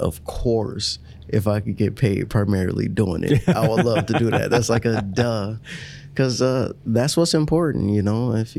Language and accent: English; Detroit, Michigan, United States; Of course, I want to do a show in Detroit. That's my hometown.